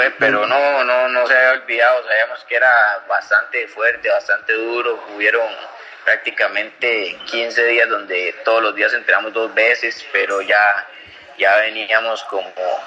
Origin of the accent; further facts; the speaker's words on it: Alajuela, Costa Rica; now in Ibagué, Colombia; Sí, creo que es muy parecido Ibagué a Alajuela, de donde yo soy. El clima, la ciudad es pequeña.